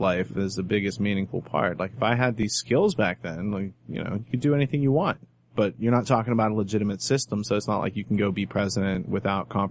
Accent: Pittsburgh, Pennsylvania, United States; I'm a Yinzer. I'm a Yinzer though. Pittsburgh people, right?

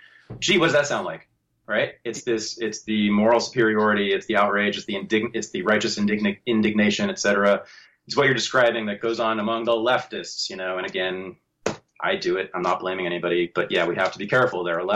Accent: Berkeley, California, United States; You know, I was raised by lefties in Berkeley.

